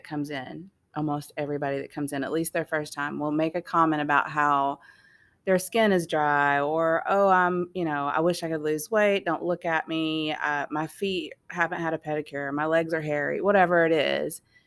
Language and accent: English; Oklahoma, United States; well, I thought Durant at the time because I'm originally from Oklahoma.